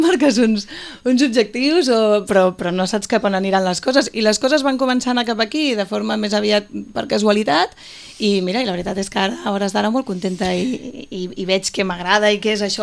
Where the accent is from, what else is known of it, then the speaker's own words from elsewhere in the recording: Puigcerdà, Catalonia, Spain; jo tinc sort que quan dius que ets de Puigcerdà, la gent fa un ombre, perquè queda una mica així com exòtic.